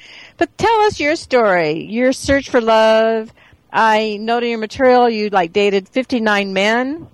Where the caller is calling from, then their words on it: Canada; And so I'm saying hello from Canada.